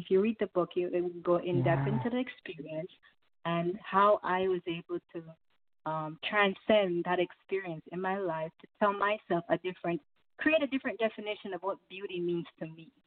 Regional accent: Jamaica; Where I grew up in Jamaica, there is a culture of women bleaching skin, men bleaching their skin

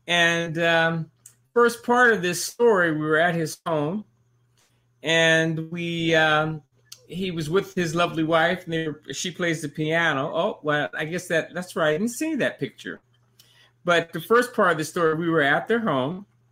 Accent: Texas, United States; I'm from Texas and I'm a military brat.

